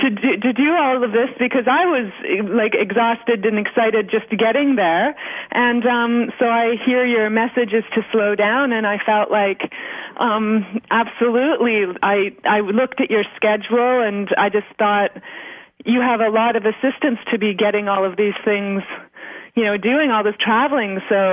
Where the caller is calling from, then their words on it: Kamloops, British Columbia, Canada; I took the class in Edmonton, and I'm calling from Kamloops, British Columbia.